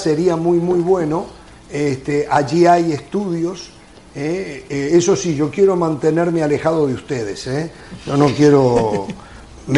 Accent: Uruguay; hoy yo les contaba que en mi país están pensando en esa cancha reanudar el campeonato uruguayo

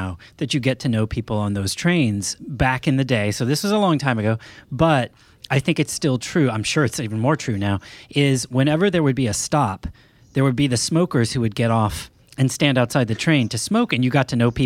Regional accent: Maine, United States; part of this is I come from Maine, and that starts in July.

